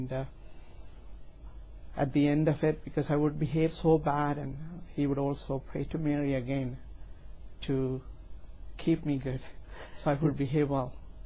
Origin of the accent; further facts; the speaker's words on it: Sri Lanka; English is a second language; Well, I was born in a farming village and grew up with three sisters.